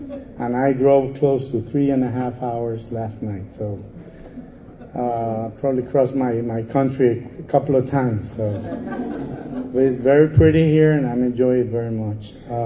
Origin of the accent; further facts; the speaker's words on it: San Juan, Puerto Rico; And I'm some from San Juan, Puerto Rico.